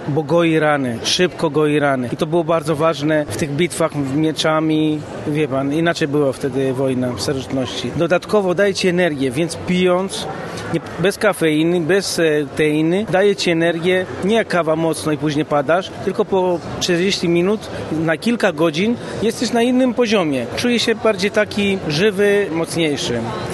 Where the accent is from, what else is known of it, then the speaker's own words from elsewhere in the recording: Zgorzelec, Lower Silesian Voivodeship, Poland; born there; Polish is a second language; bo ja się urodziłem w Polsce od Greków rodziców. Trochę znana dla niektórych historia po II wojnie światowej, byli emigranci moi dziadkowie. Urodziłem się z Gorzelcu, gdzie jeszcze tam jest dużo Greków, a nawet pół greckich rodzin